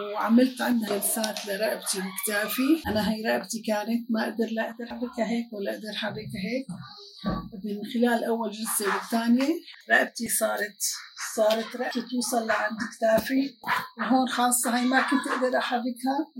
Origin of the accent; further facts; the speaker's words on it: Syria; من سوريا، كنت بزيارة بعمان